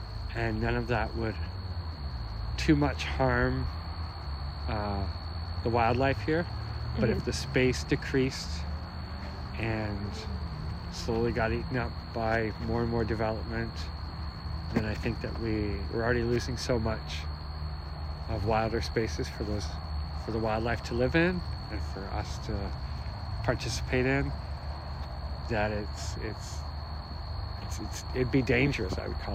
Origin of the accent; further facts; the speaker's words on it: Brampton, Ontario, Canada; now in Guelph, Canada; No, I grew up in Brampton